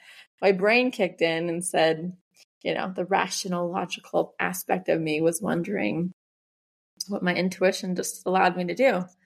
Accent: United States; now in Mexico; I'm from the United States. I'm living in central Mexico with my family.

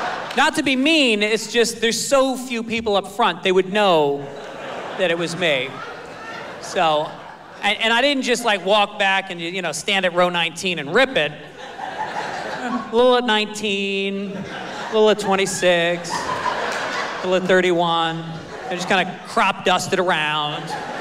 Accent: Ireland; I feel like I gotta minimize everything that's good in my life because I'm Irish.

